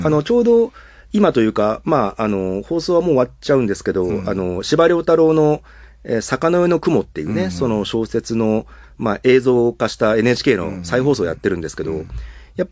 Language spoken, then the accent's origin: Japanese; Tokyo, Japan; 当時僕東京出身なんだけど